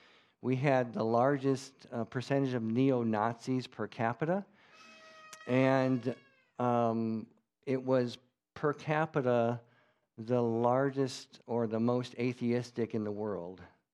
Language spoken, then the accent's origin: English; Michigan, United States; born there; And of course, I was born here in Michigan too, so it's quite Germanic here.